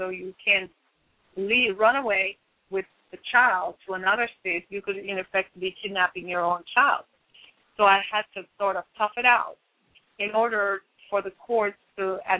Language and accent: English; Jamaica; born there; And I was born in Jamaica, and I journeyed from Jamaica to Florida.